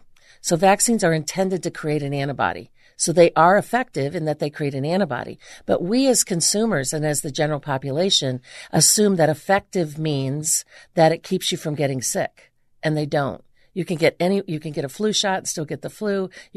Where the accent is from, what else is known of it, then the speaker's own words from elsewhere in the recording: Cleveland, Ohio, United States; Well, I'm from Cleveland, Ohio. We were just talking about how great Cleveland is.